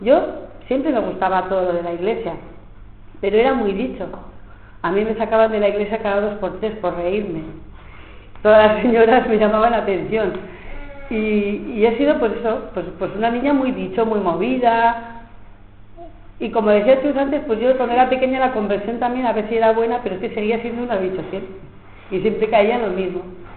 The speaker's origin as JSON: {"language": "Spanish", "town": "Puente la Reina", "region": "Navarre", "country": "Spain", "tie": "born there", "said": "de 7 hermanos, soy la sexta, y nací en Puente la Reina, un pueblecito pequeño de Navarra."}